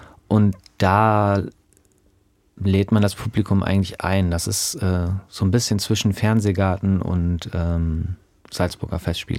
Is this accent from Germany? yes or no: yes; West Germany, Germany; Ja, so, aber ich komme aus Westdeutschland.